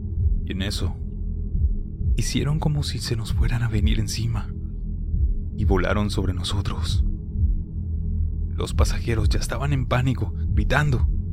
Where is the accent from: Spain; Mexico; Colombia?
Mexico; Santa Catarina, Nuevo León; Yo soy de Santa Catarina